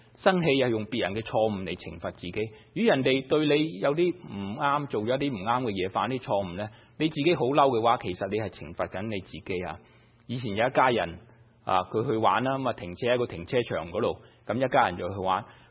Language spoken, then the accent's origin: Chinese; Guangdong, China; 好像我們廣東人呢都經常說